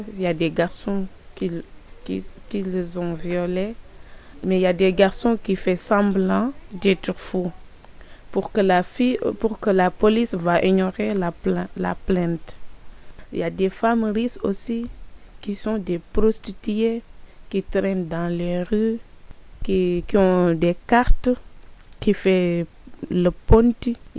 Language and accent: French; Senegal; moved away as an adult; now in France; je suis sénégalaise, j'ai 19 ans et ça fait 8 mois que je suis en France.